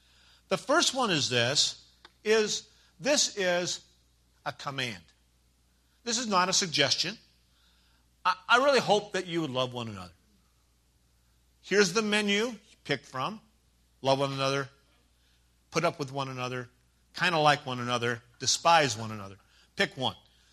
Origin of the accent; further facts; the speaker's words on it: United States; I'm just picking on the Church of America because I'm an American and I can do that.